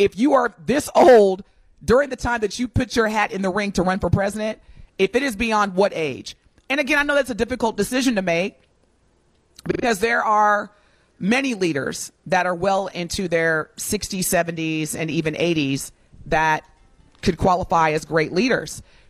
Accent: United States; Because as an American, I do believe that his performance as president has been good.

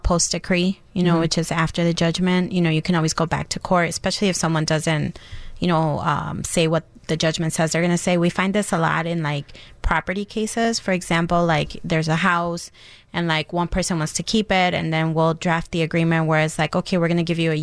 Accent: Chicago, Illinois, United States; also born or lived in Mexico; I actually grew up here in Chicago. I was born in Mexico, came here when I was like 6 years old, and I've been here ever since. So I grew up in a little village. So I'm a Chicago girl, for sure.

